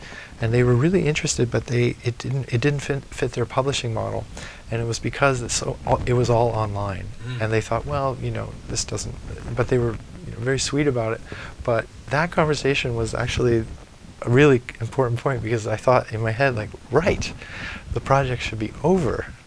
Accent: Germany; No, I remember those from growing up in Germany too.

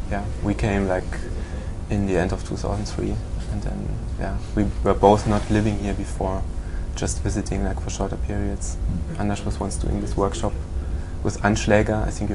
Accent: Germany; English is a second language; also born or lived in Amsterdam; now in Berlin, Germany; And I'm German, but I come from the French border. It's like close to Luxembourg and I lived in Amsterdam in between, and now I'm here.

